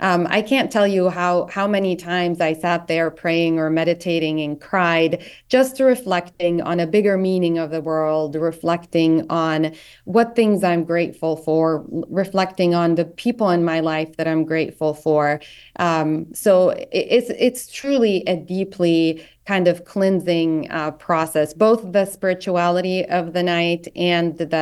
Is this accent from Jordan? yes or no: yes; Jordan; Like I grew up mostly in Jordan